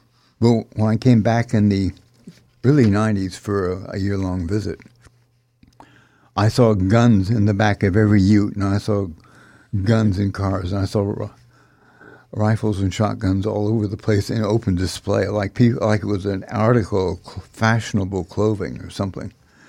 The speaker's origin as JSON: {"language": "English", "region": "Sierra Nevada", "country": "United States", "tie": "born or raised there", "said": "When I was a young person, I grew up in the United States in the Sierra Nevada mountains."}